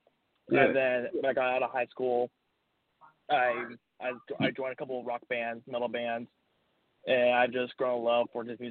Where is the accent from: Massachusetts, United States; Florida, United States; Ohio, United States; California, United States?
California, United States; Well, for my area, is right between Sacramento and San Francisco, up by one of the Air